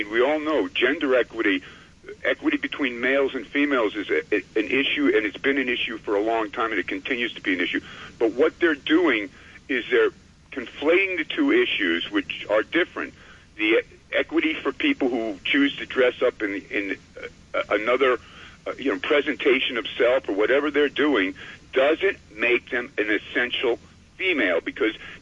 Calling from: White Plains, New York, United States; up in White Plains.

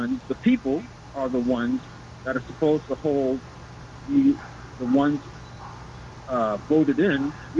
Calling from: Jersey City, New Jersey, United States; from Jersey City.

